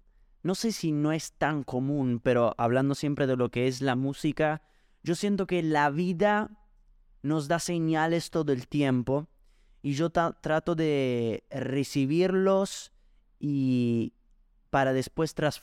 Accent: Italy; Spanish is a second language; perdón, porque a veces con algunas palabras como que, siendo italiano, como que no la sé.

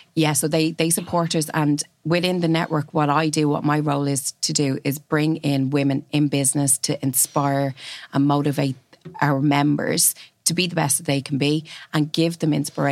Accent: Dublin, County Dublin, Ireland; as I said, I'm from Dublin 7. I don't have the typical D4 accent or anything like that.

